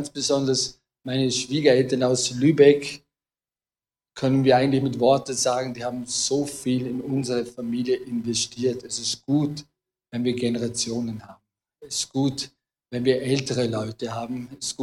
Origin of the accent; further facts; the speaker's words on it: Vorarlberg, Austria; Wir als Vorarlberger würden sagen, ah, nicht schon wieder.